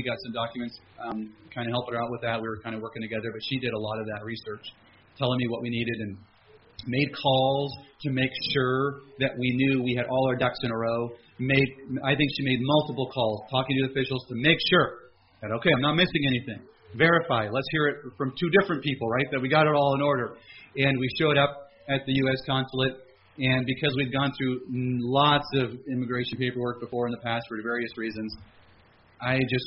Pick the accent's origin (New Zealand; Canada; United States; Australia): Canada; because Jen is a U.S. citizen and I'm Canadian